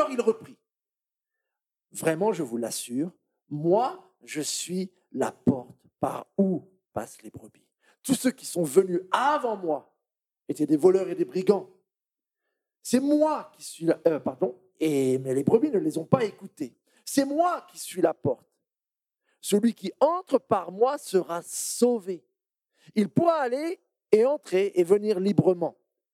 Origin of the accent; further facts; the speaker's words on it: Le Mans, Pays de la Loire, France; donc je suis originaire du Mans